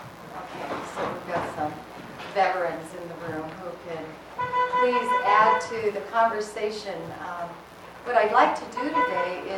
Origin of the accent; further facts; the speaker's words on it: Denver, Colorado, United States; So, I'm from Denver, Colorado, and I'm serving for 3 weeks in the village as spiritual director.